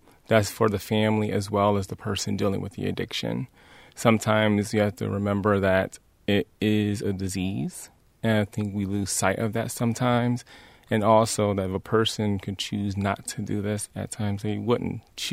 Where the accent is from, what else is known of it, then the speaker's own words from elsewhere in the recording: Chicago, Illinois, United States; now in Wisconsin, United States; I'm from the Chicago area, so seeing how alcohol is so commonly, is part of the social norms here